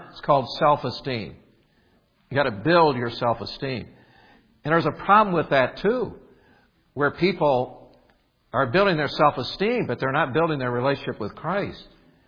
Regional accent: Indiana, United States; But I'm from Indiana. That explains a lot about that.

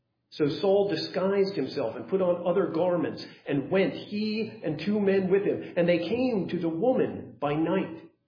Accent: California, United States; I'm from California, so we got lots of Catholics.

